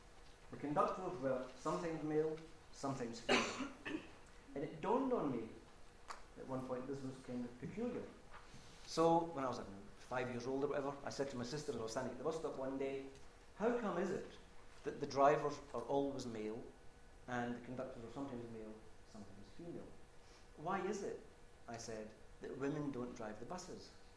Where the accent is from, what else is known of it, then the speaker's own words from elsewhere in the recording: Glasgow, Scotland, United Kingdom; when I was a wee boy, growing up in Glasgow